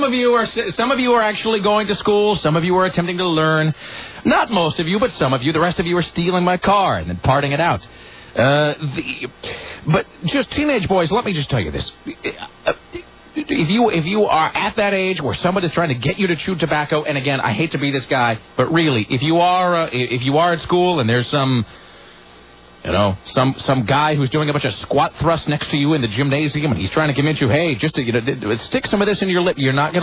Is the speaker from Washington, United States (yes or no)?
yes; Washington, United States; I didn't know either because I'm not from Portland. I'm from Washington.